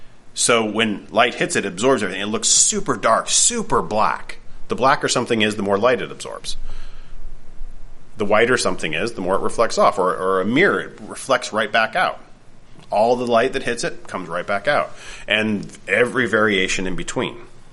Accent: Canada; Being a Canadian, kindness is a thing drilled into us from a young age.

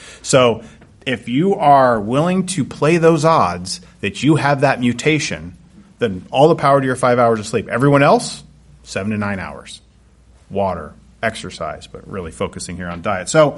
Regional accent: Canada; I'm Canadian, so it doesn't apply to me.

